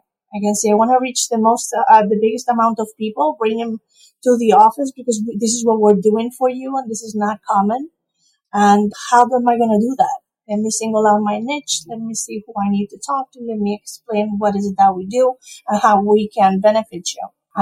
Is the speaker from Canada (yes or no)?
no; Spain; English is a second language; now in United States; I don't know if you've noticed, but I have a little bit of an accent. I'm from Spain.